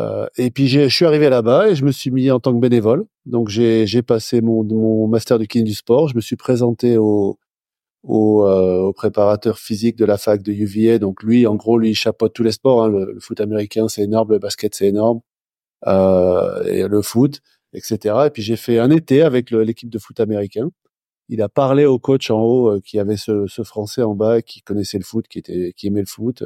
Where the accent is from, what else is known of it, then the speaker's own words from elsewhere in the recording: Grand Est, France; born there; now in Hendaye, France; Je suis au Pays Basque, je suis en Andaye, parce que, en fait, c'est vrai que je suis né en Lorraine, mais j'ai toujours été un peu partagé. Mon père est d'ici. Ma mère est Lorraine